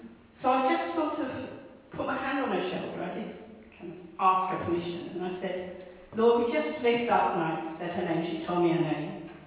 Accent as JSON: {"language": "English", "region": "England", "country": "United Kingdom", "said": "This is England. We are British."}